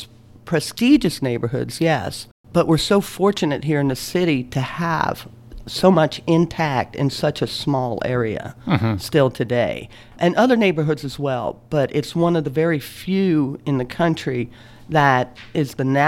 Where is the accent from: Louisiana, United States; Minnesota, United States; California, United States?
Louisiana, United States; New Orleans; First of all, I should tell you that I am from New Orleans, born and raised, and have never left, actually.